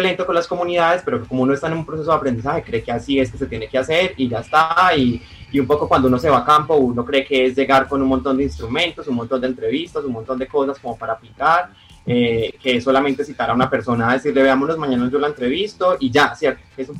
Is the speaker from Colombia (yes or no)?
yes; Santa Rosa de Cabal, Risaralda, Colombia; Yo soy de Risaralda, de un municipio cercano, por ahí unas 3 horas, Santa Rosa de Cabal.